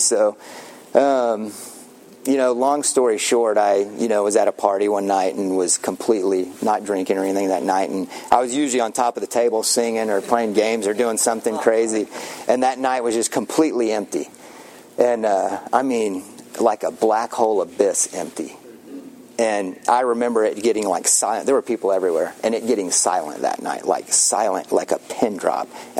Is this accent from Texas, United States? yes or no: yes; Austin, Texas, United States; you know, I grew up in Austin